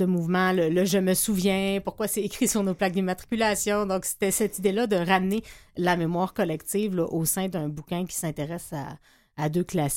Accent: Montreal, Quebec, Canada; C'est le Montréal où ma grand-mère a grandi, où ma mère a grandi. Donc, je suis montréalaise d'origine aussi.

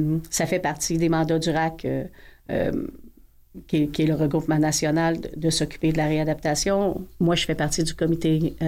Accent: Laval, Quebec, Canada; moi, je suis de Laval. Ça fait 30 ans que je suis une fière Lavalloise.

